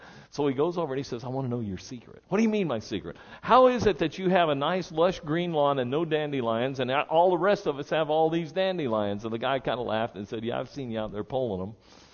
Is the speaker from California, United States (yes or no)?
yes; California, United States; I grew up there in Northern California.